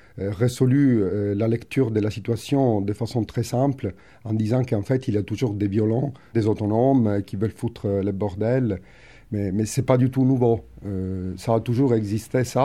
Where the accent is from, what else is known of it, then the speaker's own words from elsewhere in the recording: Palermo, Sicily, Italy; French is a second language; je viens de Palermo